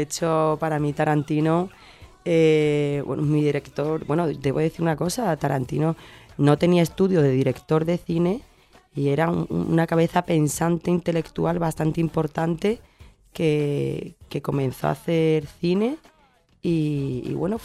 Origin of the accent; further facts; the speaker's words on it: Cádiz, Andalusia, Spain; now in El Puerto de Santa María, Spain; que yo soy gaditana o que vivo en el puerto, pero nací en Cádiz.